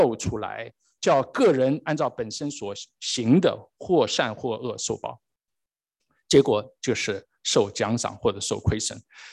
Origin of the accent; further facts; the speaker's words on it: Shanghai, China; 2009年，这是我的故乡上海